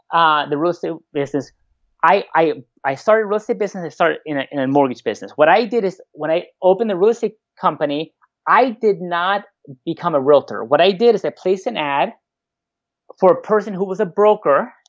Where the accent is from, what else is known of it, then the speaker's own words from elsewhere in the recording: Argentina; I travel a lot to Latin America. I'm from Argentina.